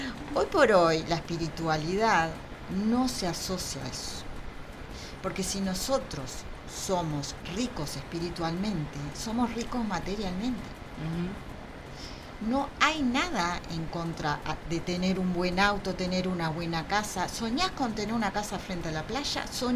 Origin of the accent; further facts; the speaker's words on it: Uruguay; born there; Ya que nacimos en Uruguay, todos tenemos grabado carencia.